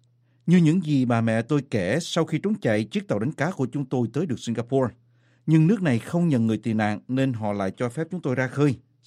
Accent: Saigon, Ho Chi Minh City, Vietnam; born there; Tôi sinh ra ở Sài Gòn, gia đình tôi gốc Hà Nội, nhưng chuyển vào Nam năm 1954 khi Việt Nam đang chia cắt.

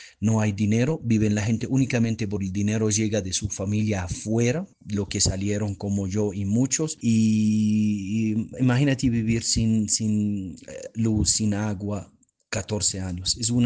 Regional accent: Damascus, Damascus Governorate, Syria; moved away; Yo salí de Siria hace 11 años porque comenzó la guerra en mi país. Especialmente yo vivo en Damasco

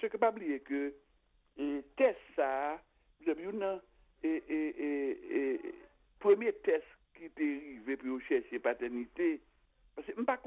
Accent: Haiti; c'est pas nous même seulement en tant qu'haïtien qui bah ça t'arrivé

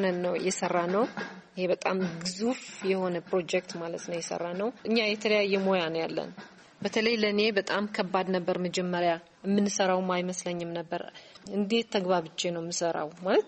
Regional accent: Adwa, Tigray, Ethiopia; also born or lived in Asmara / Bahrain / Addis Ababa; ተወልጄ ያደግኩት አድዋ ከተማ ነው። በጣም የምወደው ትንሽ ወደ መቃሉ ይባላል። የተማርኩት እስከ ኤሌሜንታሪ እዛ ነው፣ እስከ ስምንተኛ ክፍል።

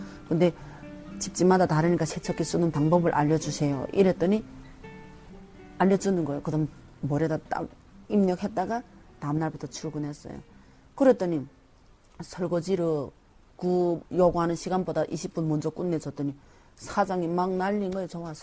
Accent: North Korea; 나를 북한에서 왔다

